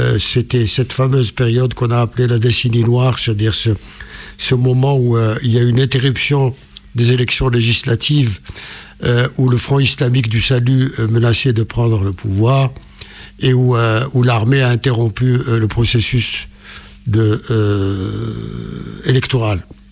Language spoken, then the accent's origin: French; Sebdou, Tlemcen Province, Algeria; moved away; je suis né à Sebdo, c'est une petite ville de garnison dans l'ouest de l'Algérie, pas loin de la frontière avec le Maroc. J'y suis né le 9 octobre 1947. Et j'y ai vécu toute mon enfance